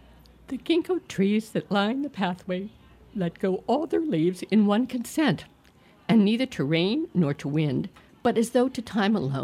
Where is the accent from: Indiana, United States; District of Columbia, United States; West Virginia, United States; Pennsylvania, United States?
District of Columbia, United States; Washington; the street that I grew up on in Washington, D.C., not on my block, but on the very next block, was lined with ginkgo trees